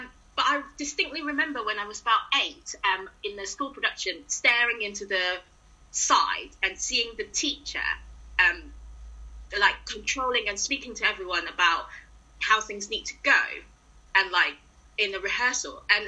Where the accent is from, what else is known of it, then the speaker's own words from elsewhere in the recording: Hong Kong; Well, I'm from Hong Kong originally, and so when I started, like a lot of Chinese kids